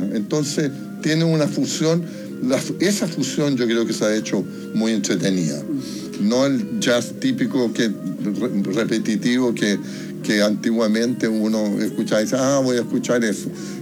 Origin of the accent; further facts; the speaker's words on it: Rio de Janeiro, Brazil; also born or lived in Santiago, Chile; yo me crié en Río Janeiro. Yo soy más brasileño que chileno. Nací aquí en el barrio. Aquí en Antonio Ahora con Galvarino Gallardo, pero a temprana edad me fui a vivir a Río, a los 14 años